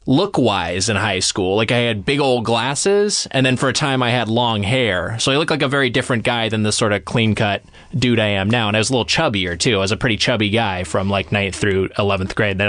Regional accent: Lakewood, California, United States; I'm from Southern California. Oh. From Lakewood, California is where my parents' house was, and it's where I grew up, and then I went to school in Long Beach.

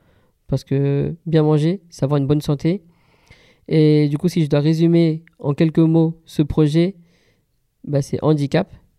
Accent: Sarcelles, Île-de-France, France; born there; Ben moi, par exemple, la preuve, je suis né à Sarcelles

